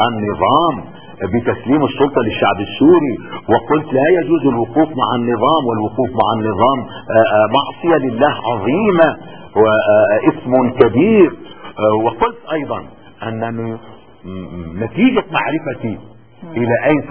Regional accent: Cairo, Cairo Governorate, Egypt; أنت في عندنا في القاهرة

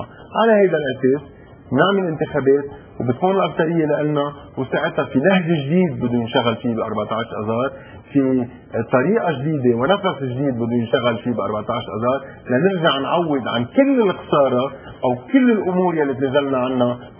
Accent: Lebanon; هو انه ناخذ قرار كلنا سوا كلبنانيين انه هيدا سلاح ما بقى بدنا اياه

